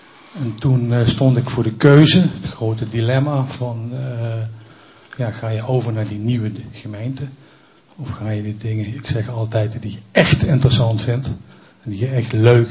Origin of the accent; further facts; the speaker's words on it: Limburg, Netherlands; also born or lived in Randstad; Ik ben ook opgegroeid in het Limburgse, maar op mijn 18e vrij snel naar de Randstad vertrokken en daar ook heel lang gebleven.